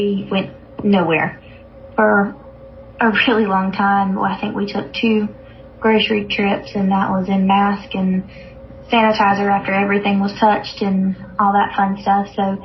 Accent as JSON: {"language": "English", "region": "the South", "country": "United States", "said": "being a Southerner, I tend to lean away from more of the left-geared news sources"}